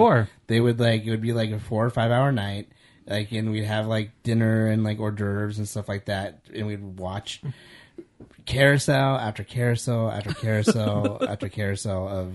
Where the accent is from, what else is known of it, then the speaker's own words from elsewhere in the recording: United States; Well, as an American, I pride myself on always working the hardest that I can work.